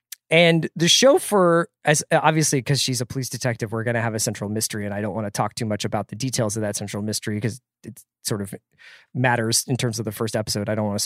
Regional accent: Philadelphia, Pennsylvania, United States; I spent more time in New Jersey than other parts of Pennsylvania as a kid growing up in Philadelphia.

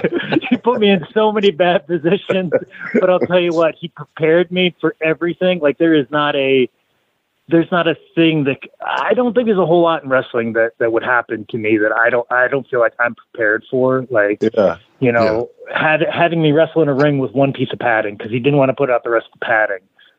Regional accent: Iowa, United States; I was born and raised in Iowa. My father is a farmer and construction worker. My mother is a school teacher. I was raised in a town of 82 people.

